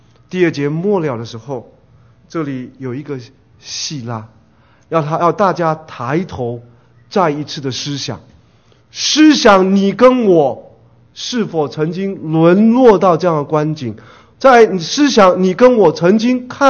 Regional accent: China; 我们特别我们中国人，在我们中国人文化 环境里面哈，看不得别人好。我们中国人常常有光宗耀祖。

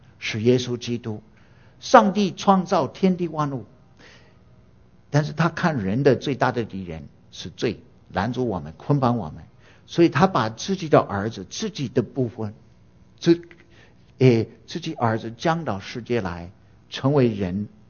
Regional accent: United States; Chinese is a second language; 不过各位朋友，我是土生土长的人，哎，在美国来的

